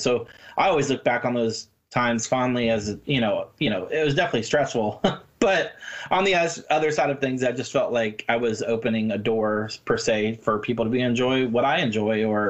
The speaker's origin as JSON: {"language": "English", "town": "Tampa", "region": "Florida", "country": "United States", "tie": "born there", "said": "I was born in Tampa."}